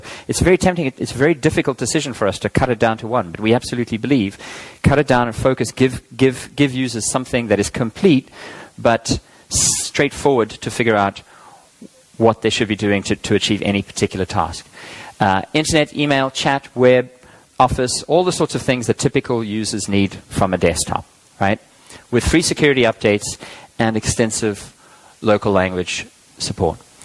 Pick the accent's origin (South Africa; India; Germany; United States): South Africa; I'm South African, and it happens to be that this project is from South Africa